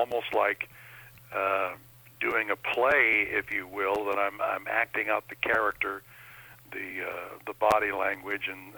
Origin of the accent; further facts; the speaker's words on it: Portland, Oregon, United States; also born or lived in Omaha; Portland, Oregon, where I grew up. Born in Omaha, but I grew up in Portland, Oregon.